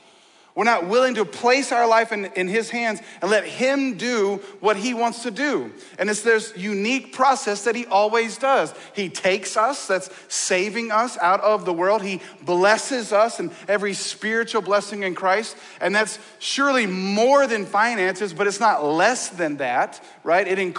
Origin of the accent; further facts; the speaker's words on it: Texas, United States; now in Georgia, United States; obviously I'm from Texas and I've been a Dallas Cowboys fan my whole life.